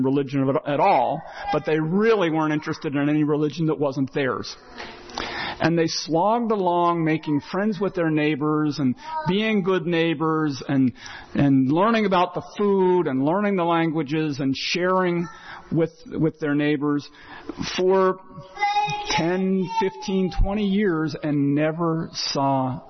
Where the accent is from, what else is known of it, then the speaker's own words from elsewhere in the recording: Zanesville, Ohio, United States; If you went to my hometown of Zanesville, Ohio, and you popped into some homes in my neighborhood growing up